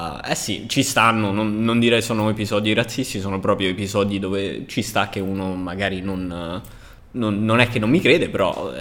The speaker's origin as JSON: {"language": "Italian", "town": "Rome", "region": "Lazio", "country": "Italy", "tie": "born or raised there", "said": "i miei sono un po' hippie, sono un po' diversi e quando avevano 30 anni hanno deciso di andare a Roma, mi hanno adottato. E quindi sono cresciuto a Roma, ovviamente."}